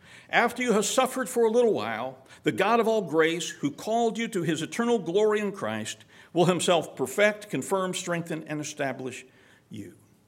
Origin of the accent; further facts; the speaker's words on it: United States; even though I'm an American and I have all this prosperity and freedom and blessings